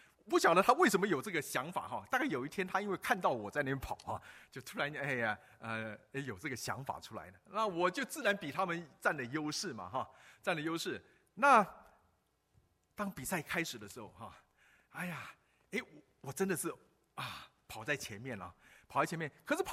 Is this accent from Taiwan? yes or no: yes; Taiwan; 我们因为我们在台湾长大